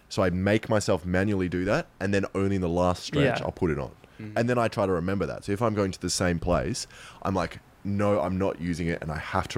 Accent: Australia; And I was like, no, I'm Australian.

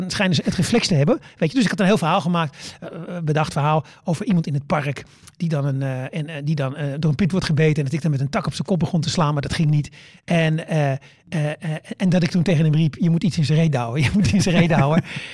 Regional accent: Netherlands; Weet je, ik kom uit Nederland.

